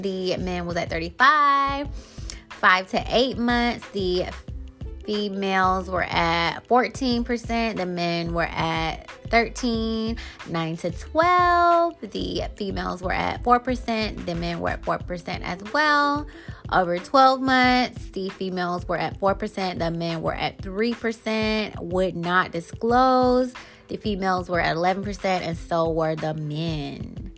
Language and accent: English; Florida, United States; And it looks like Florida is around 7.2. That's my home state.